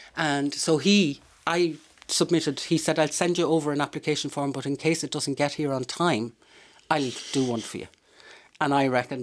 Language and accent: English; Dublin, Leinster, Ireland; born there; I was born in Clontarf. My parents are from Laois and Westmeath, respectively. … RTÉ's first GA correspondent, having come from the Irish Press.